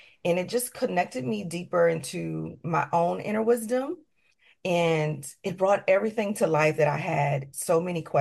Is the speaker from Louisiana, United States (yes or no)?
yes; New Orleans, Louisiana, United States; so many different cultural experiences that I experienced growing up in New Orleans, Louisiana, which is a melting gumbo pot of magic, mysticism.